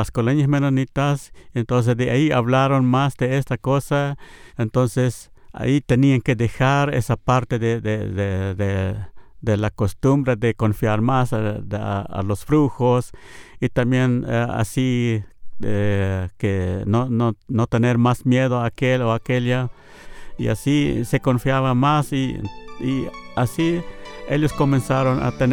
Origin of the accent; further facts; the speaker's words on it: Chaco Central, Paraguay; tengo 65 años y soy casado, tengo 3 hijos, soy paraguayo. Pero en realidad soy Nivaclé, de origen, y estamos en el Chaco Central, ahí tenemos nuestra casa.